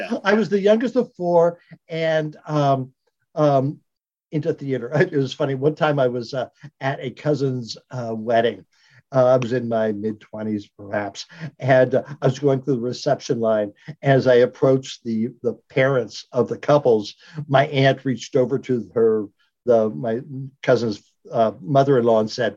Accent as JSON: {"language": "English", "town": "Lima", "region": "Ohio", "country": "United States", "tie": "born or raised there", "said": "Yes, I did. I grew up in Lima, Ohio, which, you know, people say, where's that?"}